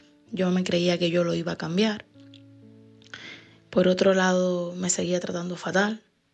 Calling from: Las Palmas, Canary Islands, Spain; soy de Las Palmas … ahora tengo 38 años

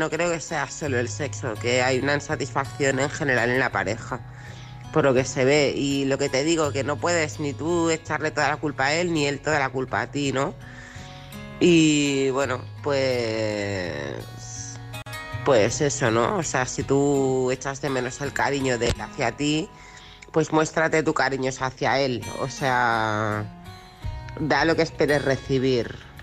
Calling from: Barcelona, Catalonia, Spain; de Barcelona.

